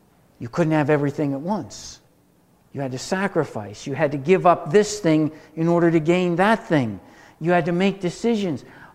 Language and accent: English; United States; Particularly us Americans, we're so used to getting our reward he